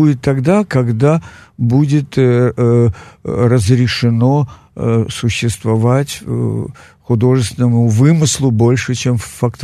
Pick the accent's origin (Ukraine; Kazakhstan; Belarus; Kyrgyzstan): Ukraine; я рожден на Украине, я вырос на Украине, я закончил учебное заведение, 2, не одно даже на Украине.